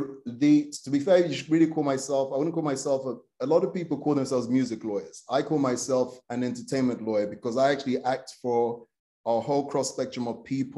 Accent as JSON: {"language": "English", "region": "London", "country": "United Kingdom", "tie": "born or raised there", "said": "Obviously, you know, growing up in London, that's kind of normal."}